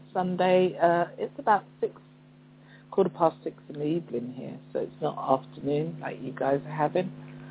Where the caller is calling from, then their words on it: London, United Kingdom; I'm calling from London, and you are listening to the Six Eyes Radio Show.